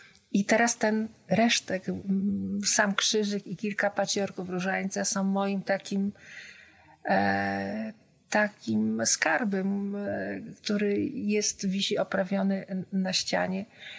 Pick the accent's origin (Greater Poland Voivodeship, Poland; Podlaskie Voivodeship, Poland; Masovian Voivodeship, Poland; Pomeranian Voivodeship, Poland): Greater Poland Voivodeship, Poland; Poznań; ponieważ jestem poznanianką.